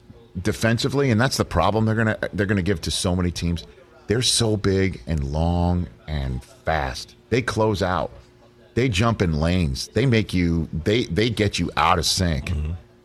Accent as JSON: {"language": "English", "town": "New York City", "region": "New York", "country": "United States", "tie": "born or raised there", "said": "growing up in New York City"}